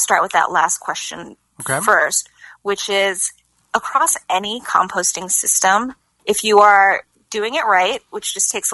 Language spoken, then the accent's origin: English; New York City, New York, United States; But yeah, I grew up in New York City, and there, you know, even though I did have a backyard where I grew up, it was mostly like the patio.